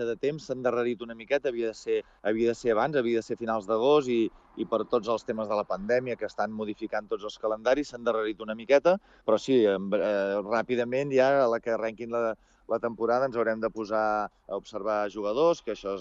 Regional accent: Sant Pere de Riudebitlles, Catalonia, Spain; viuré a Sant Pere de Riudebitlles, que és el meu poble

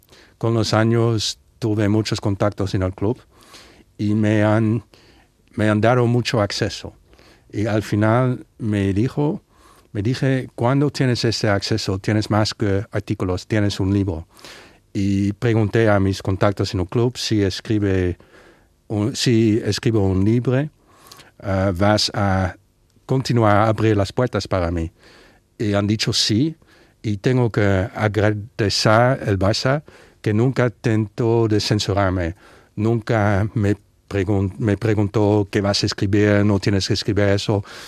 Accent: Netherlands; Spanish is a second language; Porque crecí en Holanda. Soy inglés, pero crecí en Holanda.

